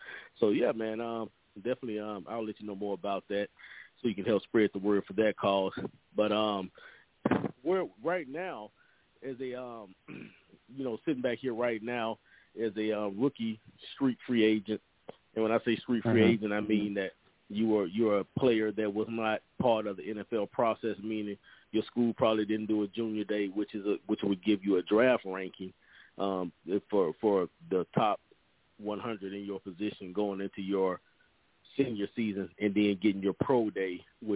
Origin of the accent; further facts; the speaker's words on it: Monroe, Louisiana, United States; where I'm from in Louisiana, I'm from Monroe, Louisiana